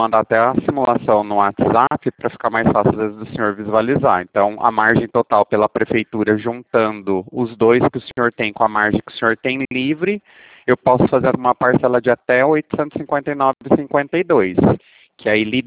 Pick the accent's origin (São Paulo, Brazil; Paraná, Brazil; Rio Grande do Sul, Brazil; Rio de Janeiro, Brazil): São Paulo, Brazil; Pirassununga; Eu sou de Pirassununga.